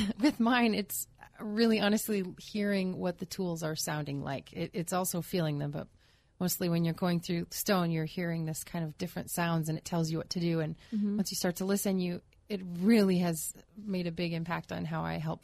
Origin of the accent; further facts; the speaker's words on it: Omaha, Nebraska, United States; And I'm actually from Omaha, and we were in a church that's everyone should know, that's a Presbyterian church